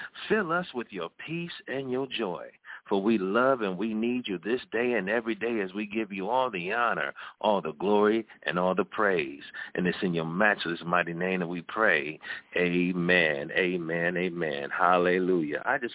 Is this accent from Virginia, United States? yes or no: no; Detroit, Michigan, United States; I hail here from Detroit, Michigan, where it's 50 degrees one day, then 100 the next.